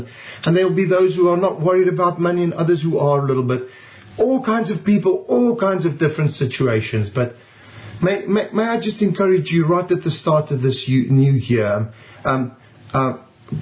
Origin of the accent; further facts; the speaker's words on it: South Africa; now in United Kingdom; I'm from South Africa, born and bred. I first came to the UK on a rugby tour to Cardiff in 1997.